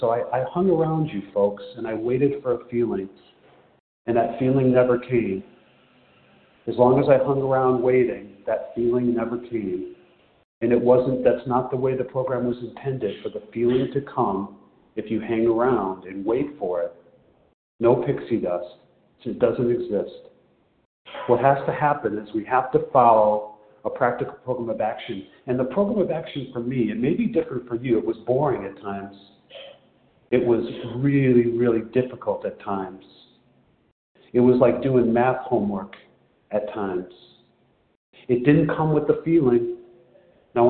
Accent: Chicago, Illinois, United States

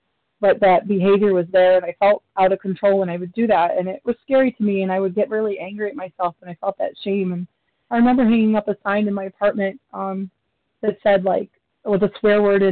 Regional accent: Michigan, United States; I'm from Michigan, and I'm new to Vision.

